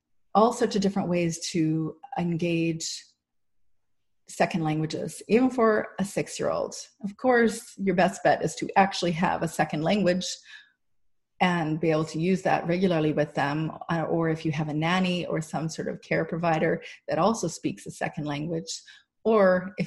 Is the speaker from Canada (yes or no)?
yes; Canada; So, you know, obviously we're Canadian, so we've been focusing on French.